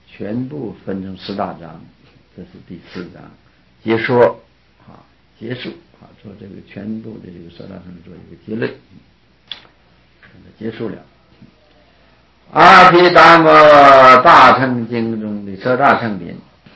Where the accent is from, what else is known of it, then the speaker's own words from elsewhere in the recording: China; also born or lived in Hong Kong; 而不是像我们中国人的习惯是放在前面，这部书叫什么名字放在前面，这个作者也放在前面，但是印度人不是，他放在后边，这是和我们中国人不同的地方。